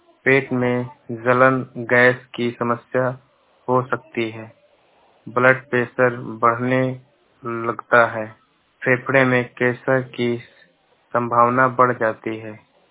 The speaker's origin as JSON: {"language": "Hindi", "town": "Kewalpur", "region": "Uttar Pradesh", "country": "India", "said": "मेरे गांव का नाम है केवलपुर, मेरे जिला है बहराइच।"}